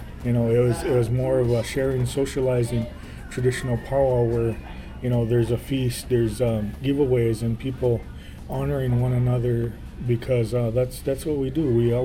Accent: White Earth Reservation, Minnesota, United States; I'm from the White Earth Reservation. Been a singer, dancer, most part of my life. Come from a singing and dancing family … from the White Earth Nation.

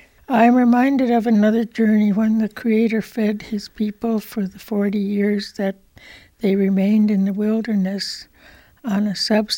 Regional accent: Bois Forte Indian Reservation, Minnesota, United States; moved away as an adult; I was born and raised on the Boys Fort Indian Reservation until the age of 18 when I married and left the reservation.

